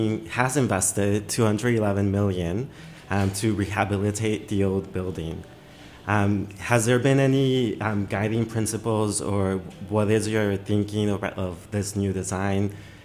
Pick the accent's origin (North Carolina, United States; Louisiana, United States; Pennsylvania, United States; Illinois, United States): Illinois, United States; Chicago; it reminded me of, I'm from Chicago, so it reminded me of Chicago.